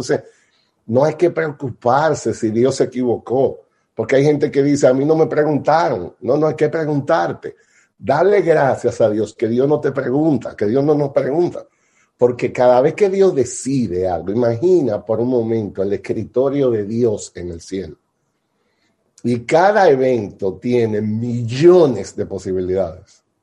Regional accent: Dominican Republic; Nosotros que somos dominicanos

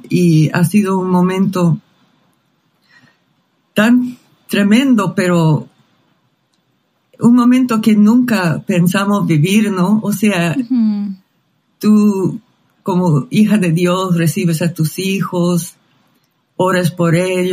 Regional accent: Canada; born there; Spanish is a second language; moved away as an adult; yo nací aquí en Canadá, estoy en este momento en Canadá, pero en el año 1982 me casé con un hombre … me llevó a Bolivia.

